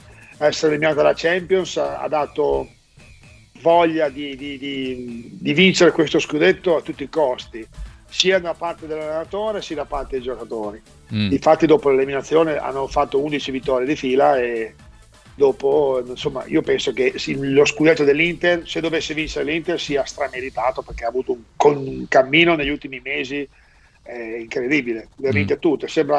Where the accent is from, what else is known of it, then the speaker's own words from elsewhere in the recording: Bologna, Emilia-Romagna, Italy; da bolognese, da ex portiere del Bologna e da tifoso del Bologna